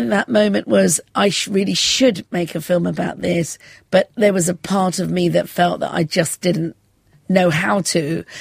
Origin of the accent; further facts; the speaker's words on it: London, United Kingdom; Growing up in London, I'd always yearned for some sense of an ancestral place. But my homeland, which was the foothills of the Himalayas in India, was, of course, now Pakistan.